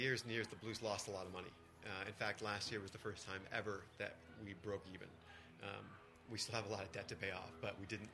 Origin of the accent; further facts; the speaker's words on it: St. Louis, Missouri, United States; I'm from San Luis and went to Blues games as a kid